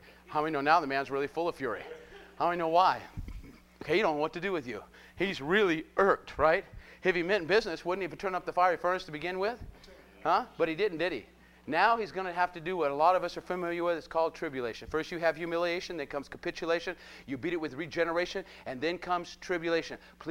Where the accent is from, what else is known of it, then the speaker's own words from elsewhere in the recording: Scotland, United Kingdom; I'm Scottish.